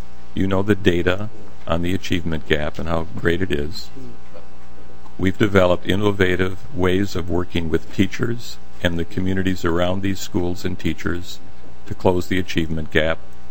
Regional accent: Litchfield, Minnesota, United States; I grew up in Litchfield, Minnesota, a proud kid of Meeker County, just so you know

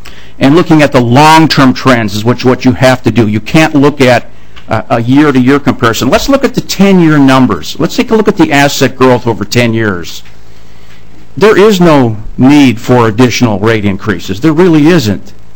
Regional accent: Edina, Minnesota, United States; I'm from Edina, Minnesota.

